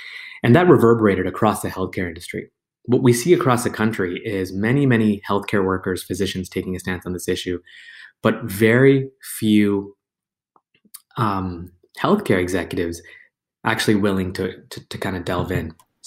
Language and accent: English; Canada; moved away as an adult; now in United States; I'm originally Canadian, and I came to the United States about 3 years ago and started some of my specialty pediatric surgery training in Chicago.